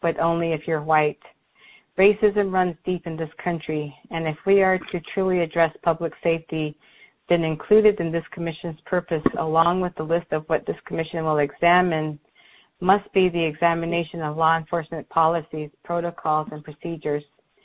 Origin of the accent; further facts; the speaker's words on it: United States; I am from the Diné Nation.